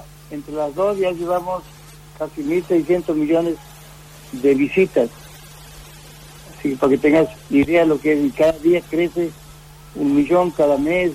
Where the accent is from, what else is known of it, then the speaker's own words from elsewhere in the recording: Santiago del Estero, Argentina; Así que bendiciones para mi pueblo querido que es Santiago del Estero.